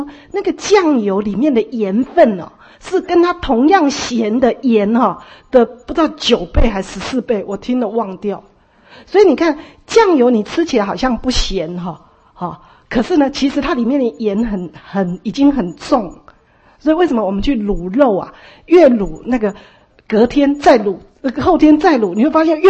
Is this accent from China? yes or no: no; Taiwan; 红萝卜我们台湾人都吃白萝卜。不爱吃红萝卜的，我妈几乎很少煮过红萝卜。